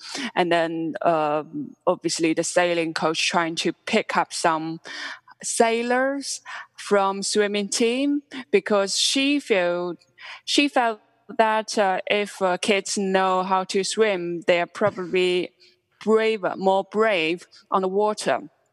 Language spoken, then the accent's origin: English; Shanghai, China; I was sent or driven by my father to the suburb of Shanghai. My hometown is Shanghai.